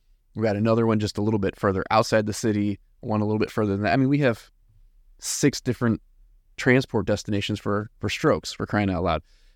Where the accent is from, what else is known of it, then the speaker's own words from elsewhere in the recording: Illinois, United States; now in Texas, United States; me growing up in Chicagoland, newer to Texas, so it's not even just a regional thing.